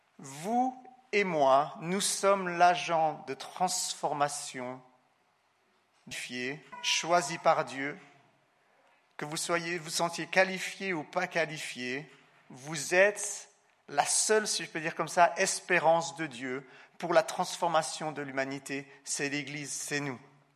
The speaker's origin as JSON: {"language": "French", "country": "Switzerland", "said": "Alors qu'on pourrait dire, en tant que bon Suisse, c'est pas très sage."}